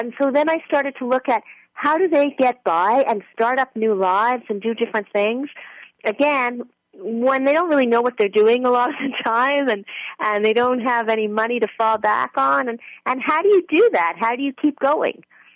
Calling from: Toronto, Ontario, Canada; I'm calling from Toronto. I'm calling from the beautiful and freezing Toronto in Canada.

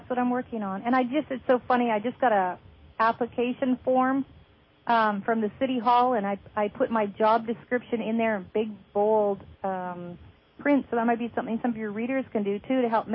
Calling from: Eugene, Oregon, United States; I'm calling from the Eugene, Oregon area.

